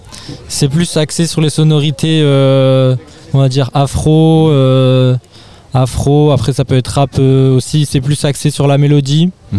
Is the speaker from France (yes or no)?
yes; Grenoble, Auvergne-Rhône-Alpes, France; il a vu après que je venais de Grenoble